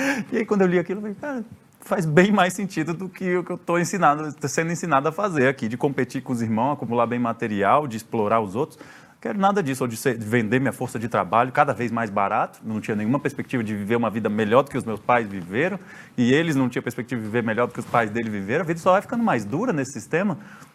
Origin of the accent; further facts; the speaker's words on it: Brazil; eu sou brasileiro, cara, não tem como eu conhecer tantos países do norte global